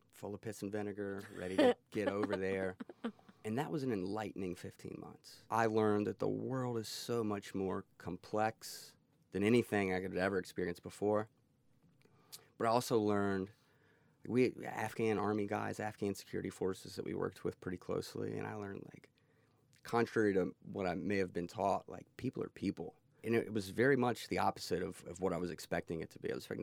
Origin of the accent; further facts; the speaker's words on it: Alabama, United States; So growing up in Alabama, I was 15 when 9/11 happened.